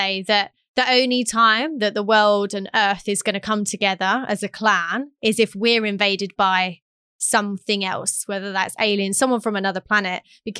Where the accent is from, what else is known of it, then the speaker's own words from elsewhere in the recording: England, United Kingdom; It's in the way that I've been raised. It's in my humor. I really do feel English. And in the past, I think I've been a little embarrassed to say I'm English.